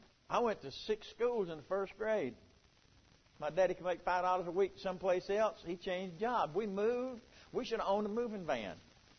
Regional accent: South Carolina, United States; born or raised there

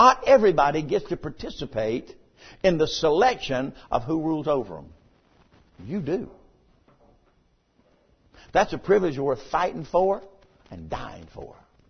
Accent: United States; I'm a Christian first. And after that, I'm an American.

